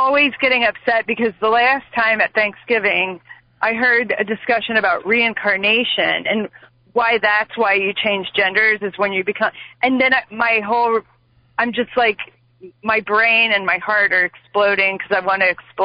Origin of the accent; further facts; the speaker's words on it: Kentucky, United States; I'm sitting in my car. I'm from Kentucky, but I'm driving in Ohio